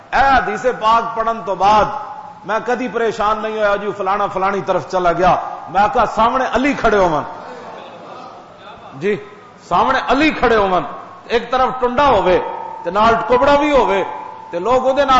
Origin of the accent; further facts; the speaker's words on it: Punjab, Pakistan; میں خود پنجابی ہوں، لیکن پنجاب دی سرزمین پوری دھرتی تے ایک عجیب سرزمین ہے.